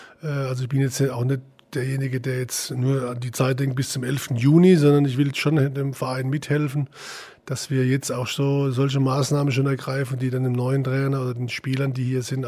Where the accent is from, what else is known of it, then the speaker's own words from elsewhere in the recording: Leutershausen, Germany; Ich bin in Leutershausen groß geworden. Das ist ein kleines Ort.